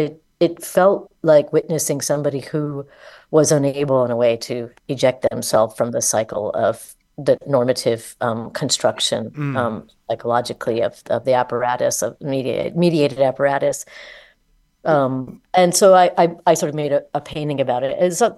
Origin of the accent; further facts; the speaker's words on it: Midwest, United States; growing up in the Midwest, inherited a very tedious version of kind of heteronormativity